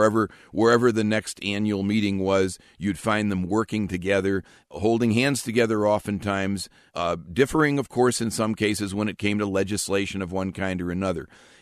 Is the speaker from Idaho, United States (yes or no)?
no; Chicago, Illinois, United States; We were talking before the show, Mia, about the fact that I come from Chicago